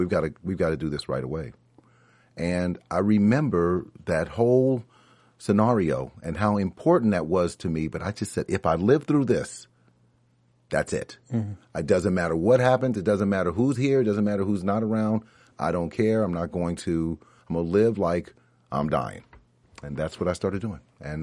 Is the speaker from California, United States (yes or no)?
no; Cincinnati, Ohio, United States; And from Cincinnati, my hometown, I've gotten there twice, which is good.